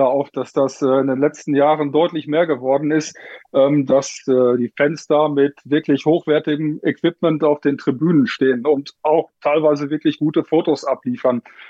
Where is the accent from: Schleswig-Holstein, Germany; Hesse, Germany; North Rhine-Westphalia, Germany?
North Rhine-Westphalia, Germany; Ich komme aus dem Sauerland.